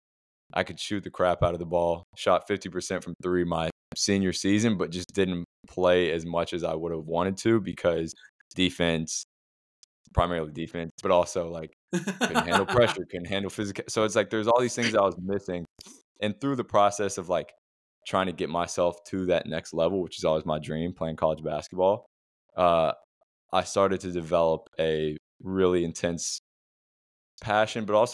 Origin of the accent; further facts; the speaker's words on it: Washington, District of Columbia, United States; I grew up in the Washington, D.C. area, which is, in my opinion, the best area for youth and high school basketball in the world, really.